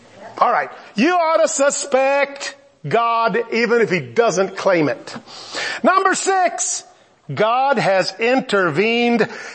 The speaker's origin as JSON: {"language": "English", "country": "United States", "said": "Now I know we're very American-centric. We're the greatest nation on earth."}